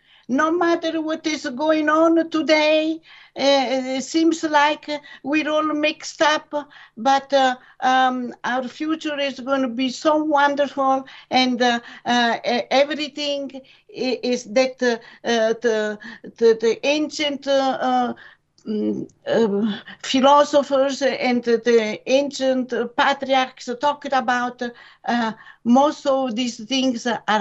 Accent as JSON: {"language": "English", "country": "Italy", "tie": "born or raised there", "second_language": "English", "moved": "yes", "said": "when I was growing up in Italy, I was very poor"}